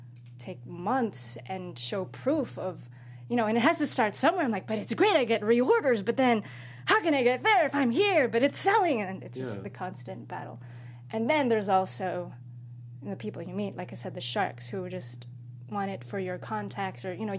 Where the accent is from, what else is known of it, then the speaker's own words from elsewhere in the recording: Oxnard, California, United States; But I grew up in Southside Oxnard